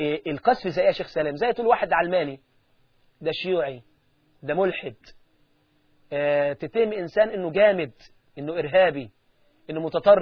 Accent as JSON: {"language": "Arabic", "country": "Egypt", "said": "لكان أشهر دكتور في القلب موجود عندنا في مصر، أعرفه كويس"}